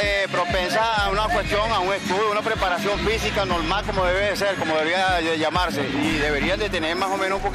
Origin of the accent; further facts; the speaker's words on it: Miranda, Venezuela; Vengo de los Valles del Tuy.